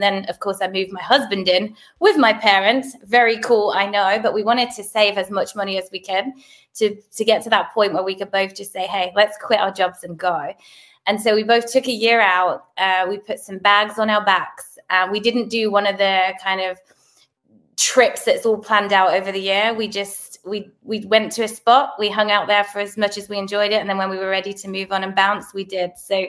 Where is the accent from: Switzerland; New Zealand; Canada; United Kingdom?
United Kingdom; London; moved away as an adult; now in Amelia Island, United States; As you can probably hear, I'm from England originally. I grew up in London, Southeast, and I came to America on an internship. I think it was 20 years ago, showing my age now.